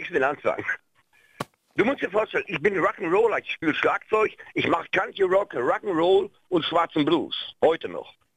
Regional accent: Wanne-Eickel, North Rhine-Westphalia, Germany; born there; So, und ich bin gebürtig aus Wanne-Eickel, aus dem Ruhrpott.

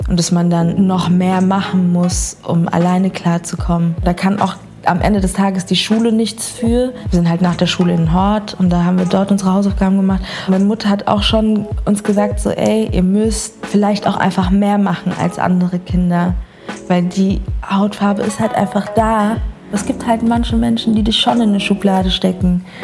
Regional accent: Frankfurt, Hesse, Germany; ich komme aus Frankfurt. Meine Mama ist aus Ghana und mein Vater ist armenischer Libanese.

